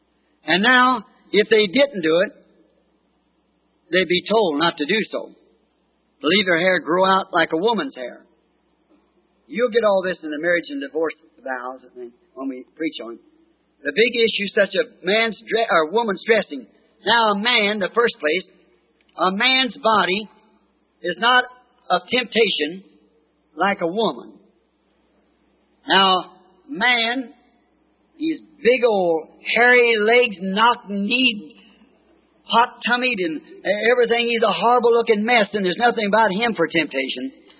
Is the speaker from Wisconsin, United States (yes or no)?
no; Kentucky, United States; born there